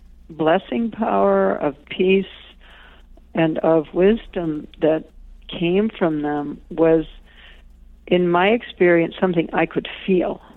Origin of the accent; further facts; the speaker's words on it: New England, United States; I was raised in New England